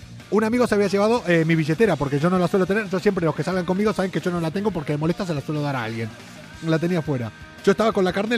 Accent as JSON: {"language": "Spanish", "region": "Andalusia", "country": "Spain", "said": "todo el mundo sabe que yo nací aquí. Yo soy más andaluz que Laura. Yo solo hago el acento argentino."}